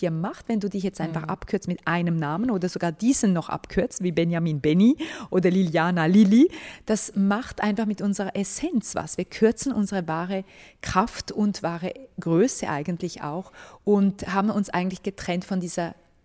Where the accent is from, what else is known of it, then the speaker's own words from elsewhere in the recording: Romania; also das heißt, ich bin aus Rumänien, gar nicht irgendwie Schweizerin oder Deutsche, wie man meint oftmals